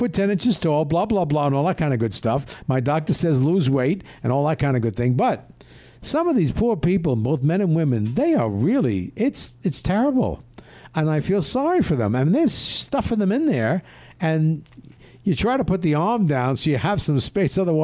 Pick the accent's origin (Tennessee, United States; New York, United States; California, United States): New York, United States; New York City; Remember, I'm born and raised in Greenwich Village.